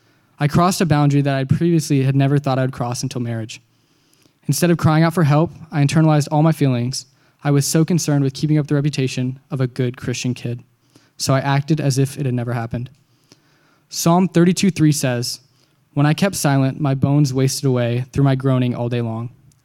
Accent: Dallas, Texas, United States; I grew up in the Dallas area, and I'm currently a freshman at SMU.

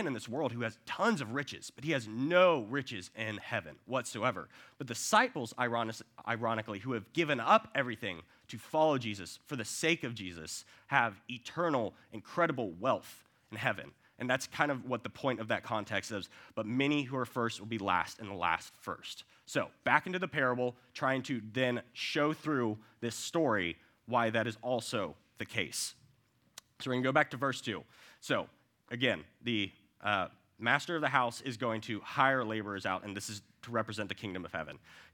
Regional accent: Dallas, Texas, United States; very big Cowboys fan growing up in Dallas.

